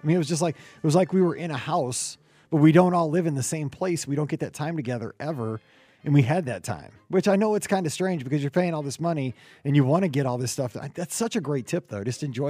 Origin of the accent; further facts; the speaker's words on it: Missouri, United States; I know. I'm from Missouri. People like, you're an idiot